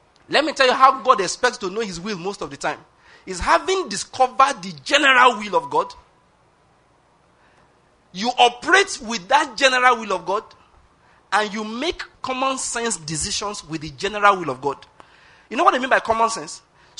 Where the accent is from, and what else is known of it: Ondo, Nigeria